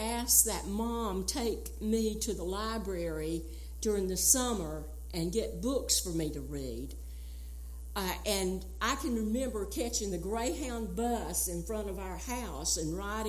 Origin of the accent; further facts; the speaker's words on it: North Carolina, United States; I grew up poor in Wilkes County. And when you talk about being poor in the Appalachian Mountains, you're talking about being poor.